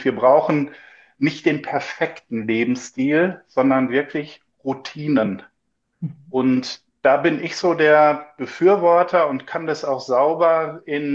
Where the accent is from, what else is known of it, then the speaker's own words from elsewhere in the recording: Northern Germany, Germany; Viel Lakritz als Norddeutscher.